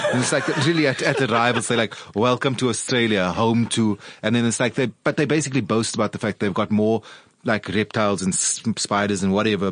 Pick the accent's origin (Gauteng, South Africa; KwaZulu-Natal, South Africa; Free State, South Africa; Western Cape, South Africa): Western Cape, South Africa; Crossy Park; I grew up in Crossy Park, like 40 minutes away.